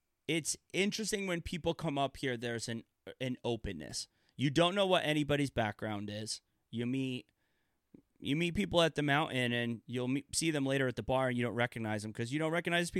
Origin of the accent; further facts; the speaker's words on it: New York, United States; I was born and raised in the Durham Valley, so not very far away.